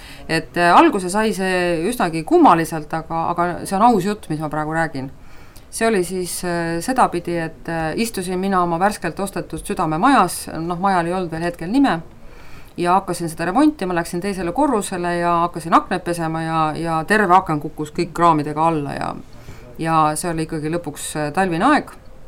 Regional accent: Paide, Järva County, Estonia; ma hakkasin vaikselt siis rääkima, et ma olen Paidest.

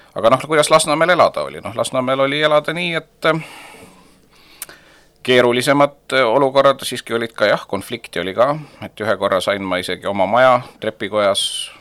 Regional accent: Tallinn, Harju County, Estonia; mina olen sündinud Tallinnas, et minu vanemad küll ei ole, nemad on Tallinnas kokku saanud.

